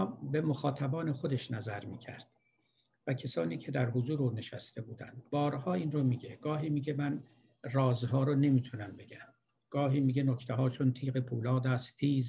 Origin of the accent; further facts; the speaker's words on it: Iran; گفتم من ایرانی ام.